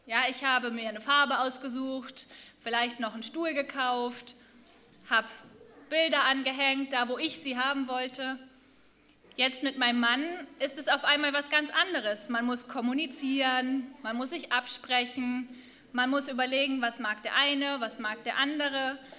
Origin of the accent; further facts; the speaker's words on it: Hamburg, Germany; born there; ich bin in Hamburg geboren, aber studiere gerade in Friedensau.